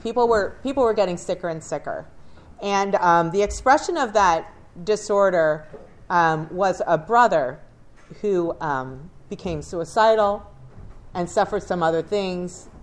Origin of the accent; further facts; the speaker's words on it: New Jersey, United States; now in Buffalo, United States; But I grew up in New Jersey in a big old family, and it was a wonderful family.